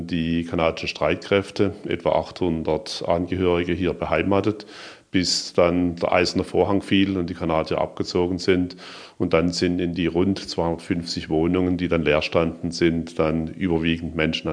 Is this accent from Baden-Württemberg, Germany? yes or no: yes; Lahr, Baden-Württemberg, Germany; Ich bin hier an dem Ort geboren, im Jahr 1953, und da waren wir ein rein landwirtschaftlich geprägtes Dorf. Also wir waren eine urwüchsige Gemeinde bis etwa 1969, 1970.